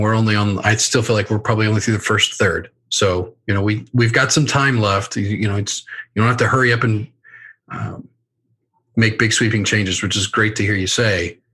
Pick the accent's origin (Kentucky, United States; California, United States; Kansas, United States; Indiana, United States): Kansas, United States; I grew up in Kansas and I had a football coach who moved up from the Texas Panhandle.